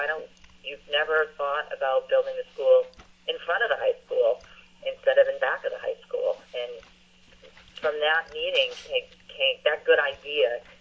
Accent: Belmont, Massachusetts, United States; now in Salem, United States; I grew up in Belmont, west of Boston, and after vet school, moved to the North Shore because I love the beaches

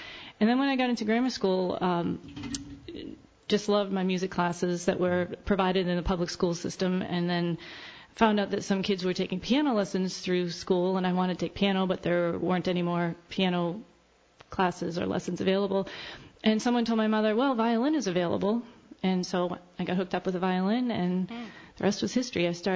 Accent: Cambridge, Massachusetts, United States; I grew up in Cambridge. So I went to the Cambridge public school system, and then I went to Westfield State.

